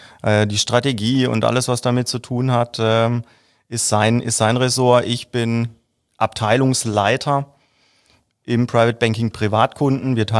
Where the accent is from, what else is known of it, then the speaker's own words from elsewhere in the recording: Herbolzheim, Baden-Württemberg, Germany; Mein Vater ist gebürtiger Süditaliener und aufgewachsen bin ich aber in Herbolzheim.